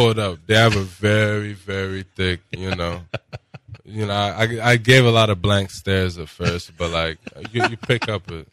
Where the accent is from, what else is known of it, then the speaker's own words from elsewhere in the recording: Nigeria; we're both Nigerian.